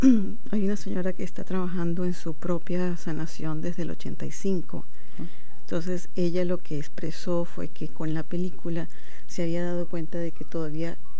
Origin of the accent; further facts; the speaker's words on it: Venezuela; now in San Diego, United States; soy de Venezuela, pero tengo 27 años aquí en San Diego, entonces tengo más tiempo aquí que en Venezuela.